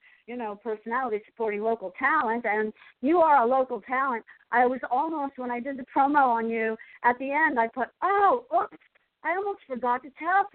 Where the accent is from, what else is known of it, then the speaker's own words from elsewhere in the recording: Asbury Park, New Jersey, United States; because I'm from Asbury Park and I'm a musician myself and have CDs out.